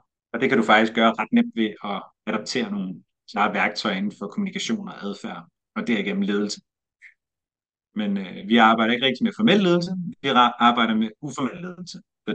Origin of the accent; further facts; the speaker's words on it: Køge, Zealand, Denmark; now in Copenhagen, Denmark; vi flyttede derfor til Køge, hvor jeg er opvokset siden lidt over et år gammel, og har brugt hele min ungdom nede i Køge.